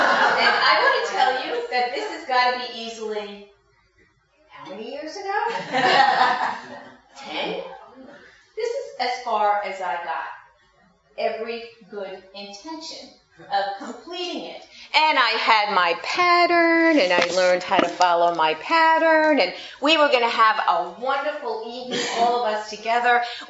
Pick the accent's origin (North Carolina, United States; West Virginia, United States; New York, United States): New York, United States; Now, I'm from New York, so my first question was, who is Sue Gopher, and what is this game about?